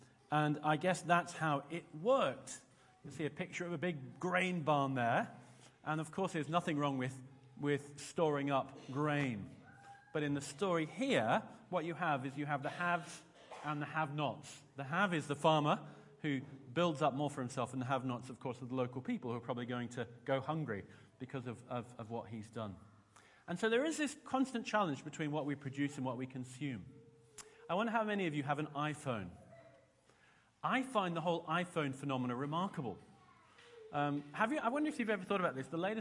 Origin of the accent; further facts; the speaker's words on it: Brisbane, Queensland, Australia; I'm from Brisbane in Queensland, and each year there's a thing called the exhibition, or because it's an Aussie thing, we call it the ECCA.